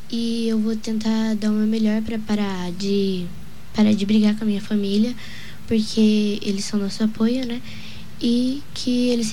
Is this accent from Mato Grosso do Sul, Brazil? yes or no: yes; Fátima do Sul, Mato Grosso do Sul, Brazil; Eu sou de Fátima do Sul.